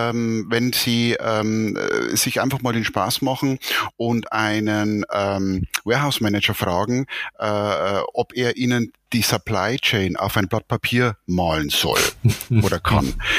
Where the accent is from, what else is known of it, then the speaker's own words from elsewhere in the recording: Bavaria, Germany; ich bin Oberpfälzer und bin hier in Bayern sozusagen geboren, 57 Jahre alt, verheiratet und seit 2 Jahren praktizierender Großvater.